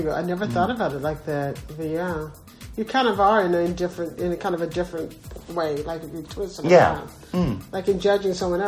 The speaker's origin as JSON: {"language": "English", "region": "Georgia", "country": "United States", "tie": "born or raised there", "said": "all the things that I learned growing up in South Georgia."}